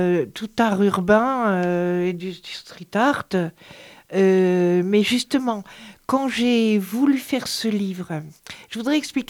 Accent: Montpellier, Occitanie, France; also born or lived in Paris; c'est ce que j'ai connu moi dans ma jeunesse à Montpellier, à Paris.

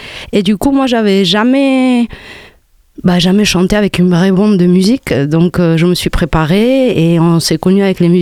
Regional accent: Spain; also born or lived in Morocco; now in Montpellier, France; Je suis d'origine hispano-marocaine, donc je suis née au Maroc, j'ai grandi en Espagne, ma mère est marocaine, mon père il est espagnol, et je suis arrivée à Montpellier fin 2009.

